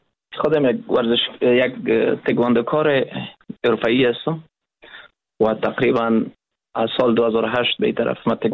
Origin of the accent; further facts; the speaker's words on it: Afghanistan; ما افغان هستیم